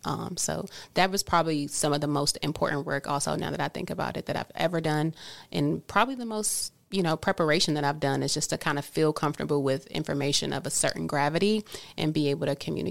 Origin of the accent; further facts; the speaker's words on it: Washington, District of Columbia, United States; As stated, yes, that is my real government last name. I'm from Washington, D.C.